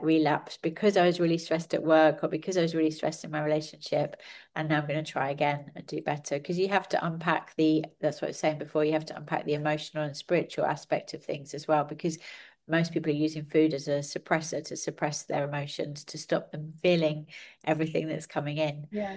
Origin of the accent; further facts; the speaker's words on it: London, United Kingdom; I grew up in London and I've always lived in London